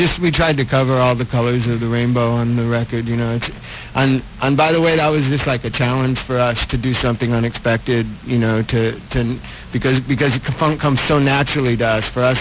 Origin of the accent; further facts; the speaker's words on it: New York, United States; born there; I was born in New York